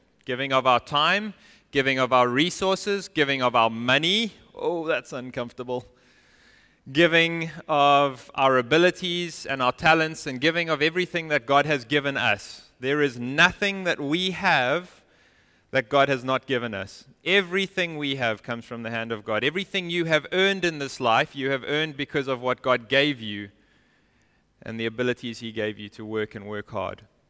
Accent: South Africa; moved away as an adult; We're South African, so Thanksgiving is only something we've started celebrating since we've been here.

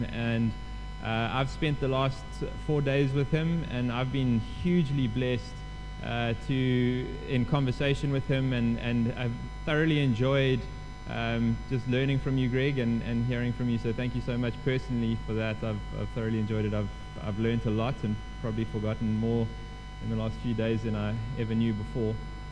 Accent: South Africa; accent: South African; because of my South African accent, I may butcher his last name, so give me a bit of grace.

